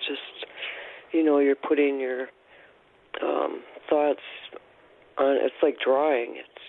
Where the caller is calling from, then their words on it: Stevens Point, Wisconsin, United States; I'm calling from Stevens Point, Wisconsin, and I've been sewing since I was about four years old.